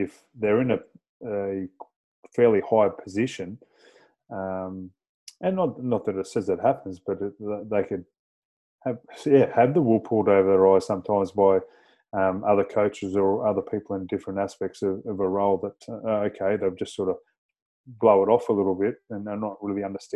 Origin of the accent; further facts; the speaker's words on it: Batemans Bay, New South Wales, Australia; moved away; I was playing in my hometown of Batemans Bay and just grew up through there playing junior football. Then moved to Canberra, played in the local competition there in Canberra.